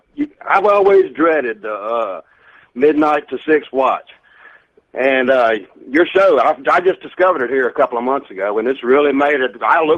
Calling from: Louisiana, United States; I'm down below New Orleans on the Mississippi River.

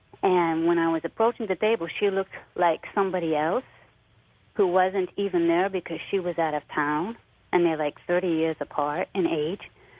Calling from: Washington, District of Columbia, United States; I'm calling from the D.C. area.

